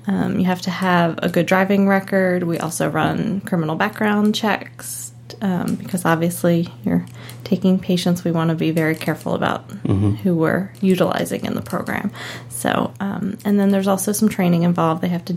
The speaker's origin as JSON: {"language": "English", "town": "Baltimore", "region": "Maryland", "country": "United States", "tie": "born or raised there", "said": "I am. I'm from Baltimore originally."}